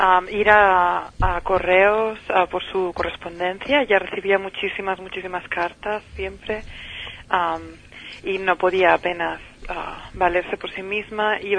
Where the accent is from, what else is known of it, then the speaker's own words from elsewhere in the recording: Madrid, Community of Madrid, Spain; Yo habiendo crecido en Madrid y siendo española